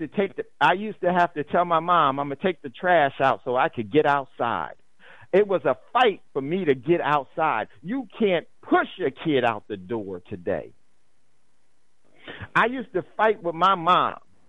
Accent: New Jersey, United States; I grew up in New Jersey. I lived in New Jersey, in northern New Jersey, about 5 miles out of New York City.

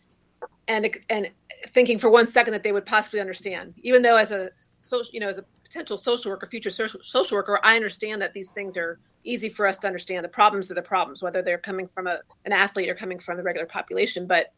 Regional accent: Louisiana, United States; I'm from Louisiana. So we are 49 or 50 in every category pretty much.

